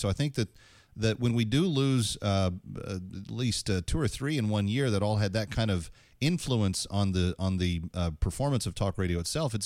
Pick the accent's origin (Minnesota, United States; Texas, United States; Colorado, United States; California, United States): Texas, United States; Dallas; I grew up in the Dallas area, so it would be WBAP or KLIF or one of those big talk signals